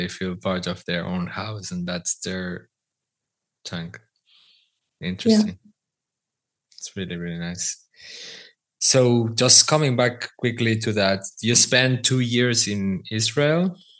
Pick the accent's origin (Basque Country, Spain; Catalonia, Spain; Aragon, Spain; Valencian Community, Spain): Catalonia, Spain; Barcelona; English is a second language; now in Athens, Greece; still feel myself as, I recognize myself as Catalan or from Barcelona or whatever. I would never say I'm from Athens.